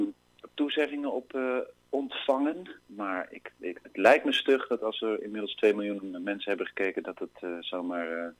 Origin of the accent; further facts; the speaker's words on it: North Brabant, Netherlands; Dat had ik vroeger niet zo in Brabant, waar ik vandaan kom.